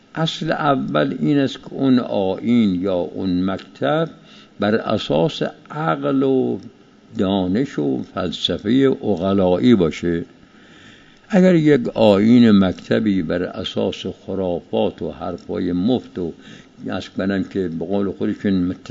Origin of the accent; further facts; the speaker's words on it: Iran; بد نیست، ما ایرانی هستیم، ملیت خودمون را که حس باید کنیم.